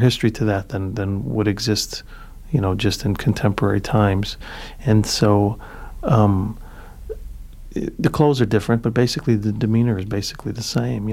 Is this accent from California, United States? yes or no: no; Cicero, Illinois, United States; born or raised there